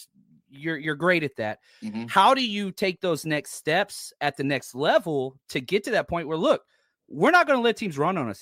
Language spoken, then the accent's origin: English; Texas, United States; also born or lived in Kansas City; Born and raised in Texas, and then went to grad school in Kansas City, okay?